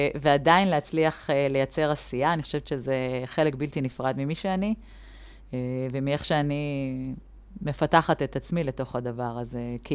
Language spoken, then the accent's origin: Hebrew; Segula, Southern District, Israel; נולדתי בסגולה, גרה שם, במשק, הבאתי את בן זוגי והמשפחה, צמודים להורים.